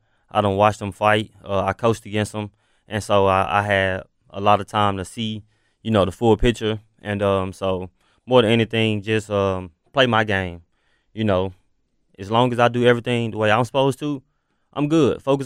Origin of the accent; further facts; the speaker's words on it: Memphis, Tennessee, United States; I'm from Memphis.